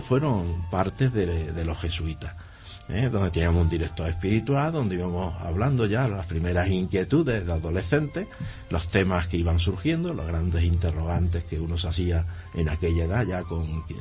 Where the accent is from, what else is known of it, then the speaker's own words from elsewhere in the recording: Hornachuelos, Andalusia, Spain; born there; Yo nací en Hornachuelos.